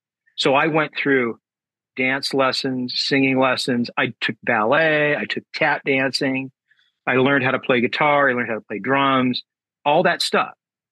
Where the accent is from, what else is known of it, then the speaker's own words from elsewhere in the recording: San Diego, California, United States; And I guess it was just kind of part of growing up in San Diego and Southern California, lots of just stuff that we were exposed to.